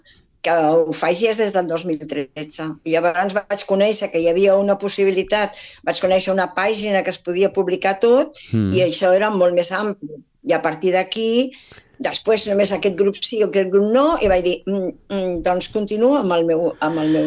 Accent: Reus, Catalonia, Spain; No. Va, jo soc de Reus.

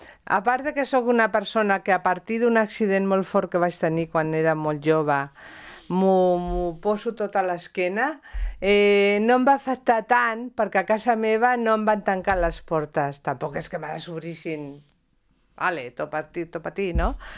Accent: Catalonia, Spain; also born or lived in Santander; jo vaig néixer a Santonya, a Santander, però tenia 2 anys i ja estava aquí, o sigui que jo sóc catalana.

